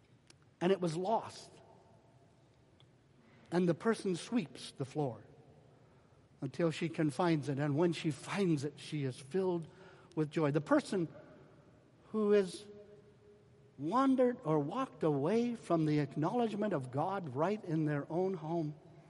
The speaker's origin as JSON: {"language": "English", "town": "Edmonton", "region": "Alberta", "country": "Canada", "tie": "born or raised there", "said": "especially in Edmonton, Alberta, which is my hometown."}